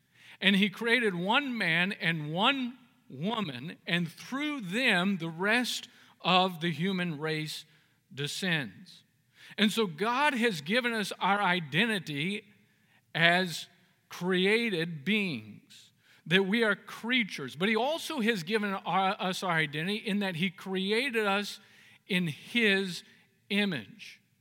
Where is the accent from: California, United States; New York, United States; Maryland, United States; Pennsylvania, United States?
California, United States; Bakersfield; now in Orange County, United States; I grew up in Bakersfield. My family lives in Bakersfield, so I go to visit there sometimes for vacation and so forth.